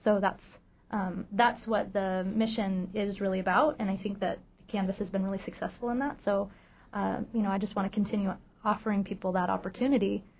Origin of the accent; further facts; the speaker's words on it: Juneau, Alaska, United States; Well, I was born and raised here in Juneau and a lifelong Alaska resident.